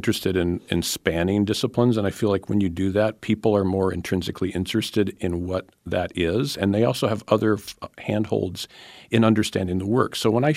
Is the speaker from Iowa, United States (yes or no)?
yes; Iowa, United States; growing up in Iowa, I never saw a mountain lion.